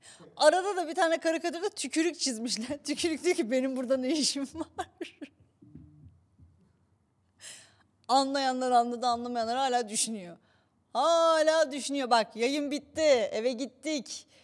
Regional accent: Istanbul, Turkey; Ben Afyonlu değilim. Bana bakmayın. Ben doğma büyüme İstanbul. Ben de sadece baba gereği kütük yazıyor Afyon diye.

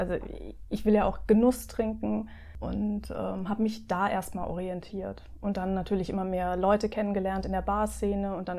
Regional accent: Mannheim, Baden-Württemberg, Germany; now in Berlin, Germany; Also ich komme aus Mannheim, da gab es damals noch keine bis kaum Bars, die man besuchen konnte.

